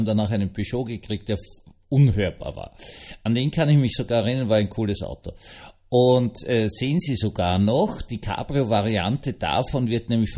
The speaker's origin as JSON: {"language": "German", "region": "Vienna", "country": "Austria", "tie": "born or raised there"}